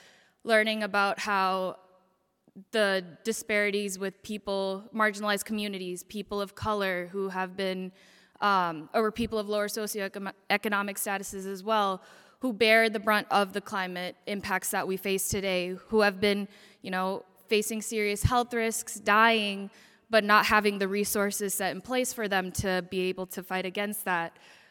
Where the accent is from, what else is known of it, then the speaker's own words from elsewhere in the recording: Shakopee, Minnesota, United States; So, for me, I grew up in Shakopee, Minnesota, was there all throughout high school, and then I ended up at Indiana University, Purdue University, Indianapolis.